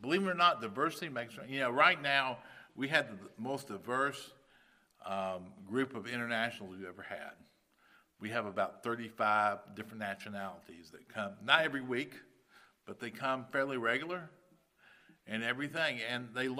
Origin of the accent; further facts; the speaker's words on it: the South, United States; You know, I'm from the South, and I think very differently than some of you do on some issues and stuff like that. And I also speak differently.